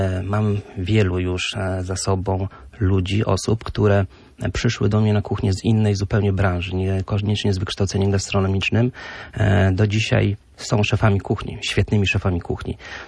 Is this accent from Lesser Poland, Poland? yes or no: no; Władysławowo, Pomeranian Voivodeship, Poland; Tak, pochodzę dokładnie z Władysławowa, z czego jestem dumny